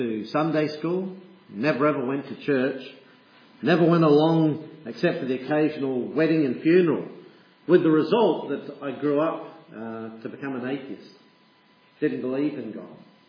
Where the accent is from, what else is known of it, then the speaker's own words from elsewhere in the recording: Perth, Western Australia, Australia; also born or lived in Fremantle; I was born in Fremantle. I was brought up in Perth.